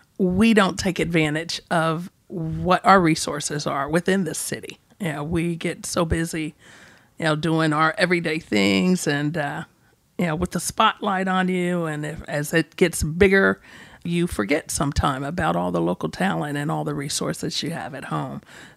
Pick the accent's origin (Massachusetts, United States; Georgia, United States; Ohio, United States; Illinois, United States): Georgia, United States; Atlanta; We're all from Atlanta.